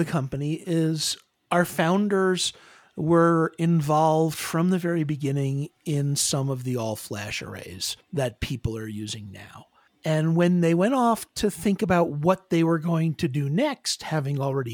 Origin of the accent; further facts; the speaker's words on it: United States; I am an American, that's for sure.